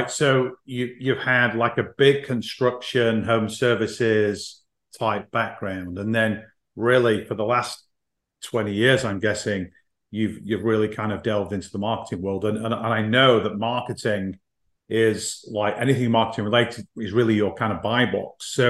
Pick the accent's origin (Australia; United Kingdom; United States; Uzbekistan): United Kingdom; I'm a Brit